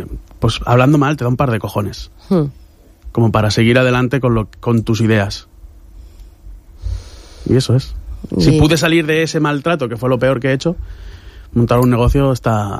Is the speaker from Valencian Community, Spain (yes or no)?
yes; Alcoy, Valencian Community, Spain; Yo soy de Alcoy, pero...